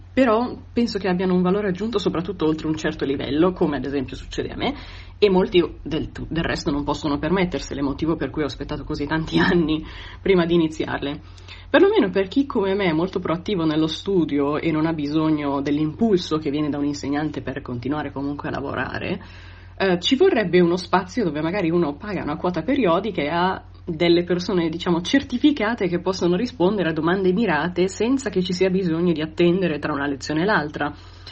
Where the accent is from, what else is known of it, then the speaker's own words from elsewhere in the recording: Lecco, Lombardy, Italy; moved away as an adult; now in Brussels, Belgium; ho 28 anni, sono originaria di Lecco e per motivi di lavoro vivo a Bruxelles, in Belgio, da 2 anni e mezzo.